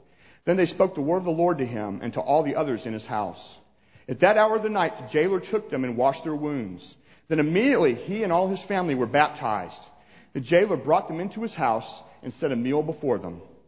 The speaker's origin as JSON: {"language": "English", "country": "United States", "tie": "born or raised there", "said": "I grew up this way. I grew up in the United States. I grew up going to Sunday school. I grew up going to church."}